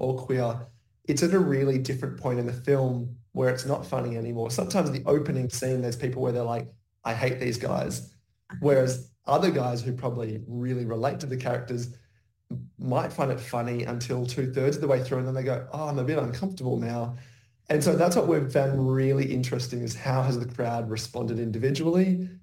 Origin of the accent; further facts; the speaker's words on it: Victoria, Australia; being Australian and, again, growing up in, country Victoria